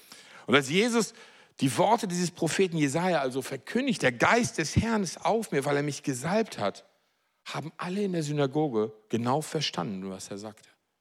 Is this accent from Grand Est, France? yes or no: no; Marseille, Provence-Alpes-Côte d'Azur, France; wenn wir in eine Synagoge gehen, bei uns in Marseille